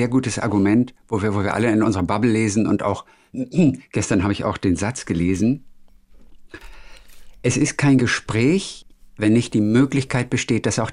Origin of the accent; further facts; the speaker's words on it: Germany; Aber das wirkte peinlich irgendwie, also für mich so, als Deutsche.